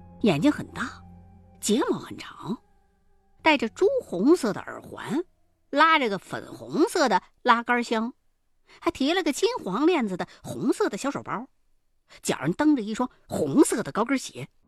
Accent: Chongqing, China; 我身为一个重庆人

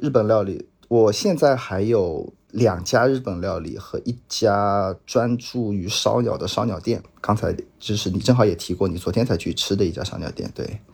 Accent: Jiangsu, China; 首先我本身是江苏人

